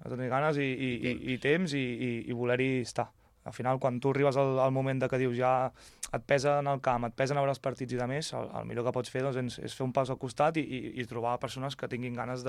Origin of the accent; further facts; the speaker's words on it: Avinyonet del Penedès, Catalonia, Spain; Avinyonet del Penedès, de les Gunyoles sóc.